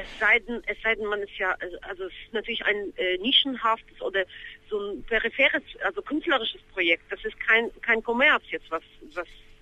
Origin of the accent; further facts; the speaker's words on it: Poland; Aus meiner Heimat Polen